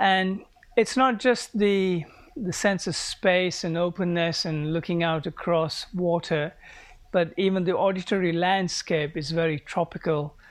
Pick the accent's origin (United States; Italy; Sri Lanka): Sri Lanka; now in London, United Kingdom; I grew up in Sri Lanka. I now live and work in London, but I keep coming back very frequently to Sri Lanka